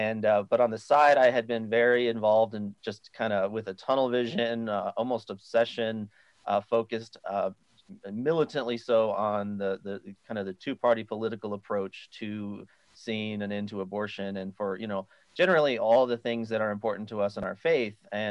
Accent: New Mexico, United States; part of the state around Albuquerque and Santa Fe. So I had never really addressed it directly in my hometown

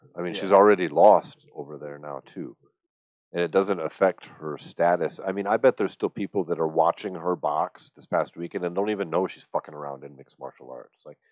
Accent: Colorado Springs, Colorado, United States; I grew up in Colorado Springs. I've been to Denver a million fucking times.

